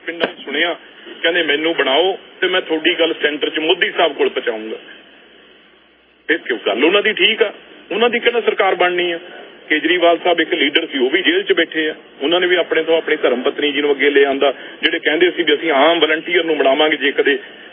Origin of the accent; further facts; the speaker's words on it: Punjab, India; ਉਹ ਸਾਡੀ ਪੰਜਾਬ ਦੇ ਨੇ, ਅਸੀਂ ਵੀ ਪੰਜਾਬ ਦੇ ਆ।